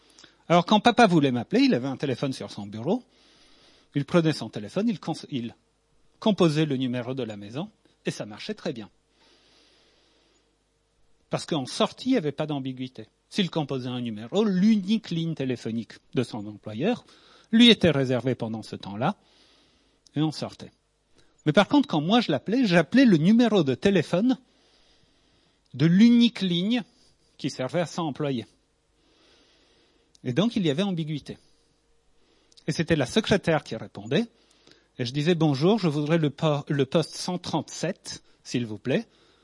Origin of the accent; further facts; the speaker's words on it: Poland; Ce qui était mieux que là d'où je venais. Hein. J'ai grandi en Pologne avant.